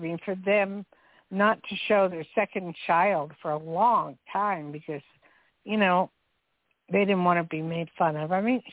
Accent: New Jersey, United States; Very familiar with that area since I grew up in Jersey, and I used to look over the river all the time

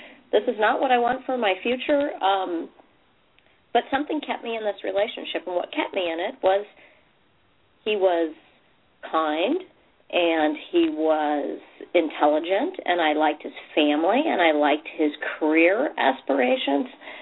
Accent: Alaska, United States; Born and raised in Alaska. I live in Alaska. I'm 45 years old.

